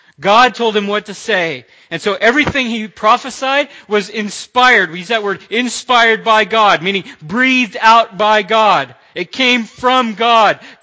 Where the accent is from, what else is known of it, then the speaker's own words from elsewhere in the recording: Florida, United States; I'm from Florida. There are no earthquakes in Florida.